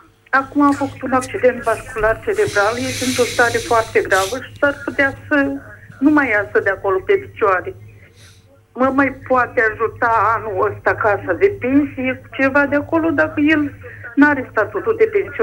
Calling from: Iași, Iași County, Romania; sunt din Iași.

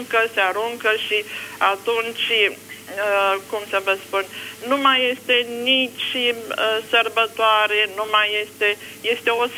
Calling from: Bucharest, Romania; din București.

